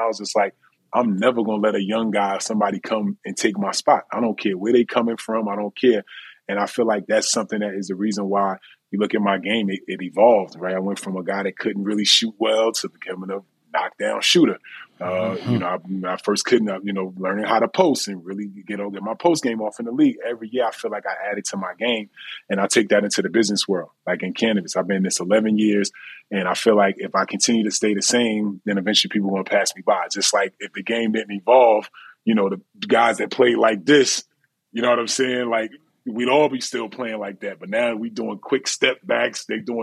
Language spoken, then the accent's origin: English; New Jersey, United States; you know how we are from Jersey, we cocky and just we confident.